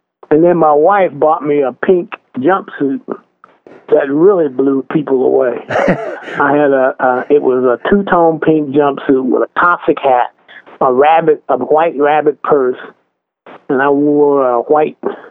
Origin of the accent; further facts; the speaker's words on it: Compton, California, United States; I didn't feel like I was somebody from Los Angeles, Compton, California, you know. I felt like a D.C. native.